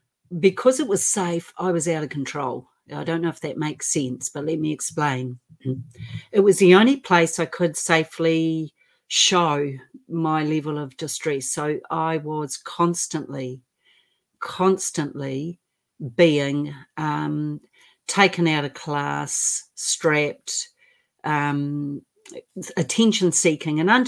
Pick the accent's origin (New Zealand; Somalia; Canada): New Zealand; And I am from New Zealand, by the way, not Australia.